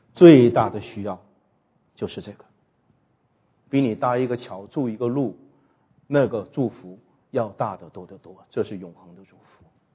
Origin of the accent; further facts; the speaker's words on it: China; now in Canada; 我们中国人竟然有永生的盼望。主，我们来到加拿大